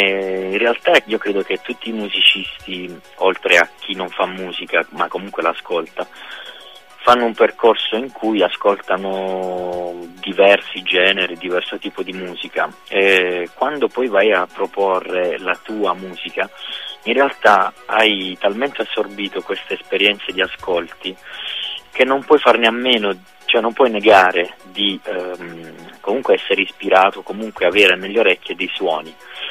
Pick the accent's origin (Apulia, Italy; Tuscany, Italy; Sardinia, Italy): Apulia, Italy; Monopoli; Monopoli.